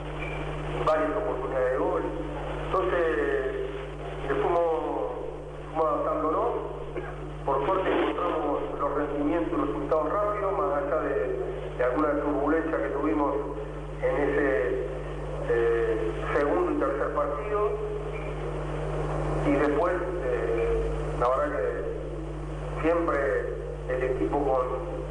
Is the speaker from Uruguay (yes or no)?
yes; Uruguay; como entrenador, como uruguayo, me gustó verlo en la lista